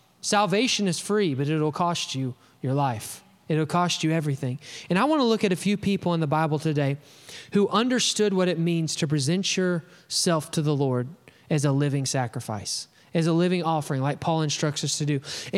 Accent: Alabama, United States; I'm gonna slaughter this because I'm from Alabama

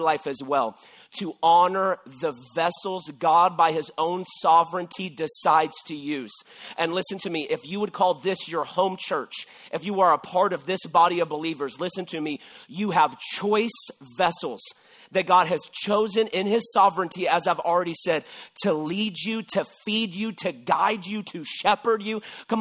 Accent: Texas, United States; I am originally a Texan. Okay. Born and raised and reared, however you want to say it. I am a Texan.

